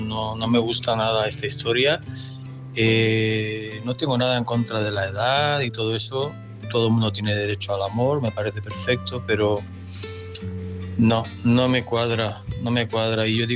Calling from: Andorra; de Andorra, un saludo a todos.

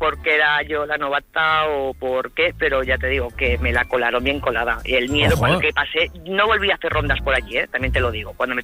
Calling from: Castellón de la Plana, Valencian Community, Spain; Llamo de Castellón.

